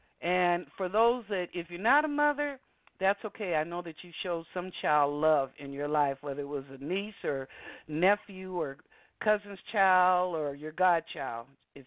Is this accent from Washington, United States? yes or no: yes; Seattle, Washington, United States; Well, y'all, you know I'm from Washington, so I'm going to tell you, Seattle, Washington, we are one of the sanctuary cities.